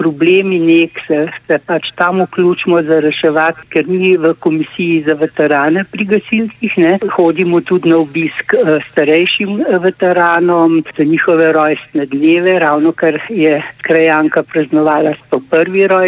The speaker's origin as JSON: {"language": "Slovenian", "region": "Upper Carniola", "country": "Slovenia", "said": "Torej, jaz se nisem adaptirala kot Notranjka, da vemo, ker prišlekov nimajo najraje, ne?"}